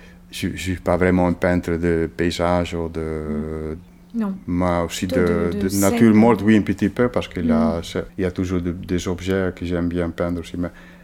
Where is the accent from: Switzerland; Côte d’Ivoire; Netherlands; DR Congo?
Netherlands; also born or lived in Spain / United States; now in France; Et moi, j'ai grandi aux Pays-Bas parce qu'il travaillait là-bas. Et en fait, c'est toute ma scolarité, je l'ai passée... aux Pays-Bas. Après, j'ai voyagé, j'ai dû aller en Espagne, aux États-Unis et maintenant en France depuis pas mal d'années.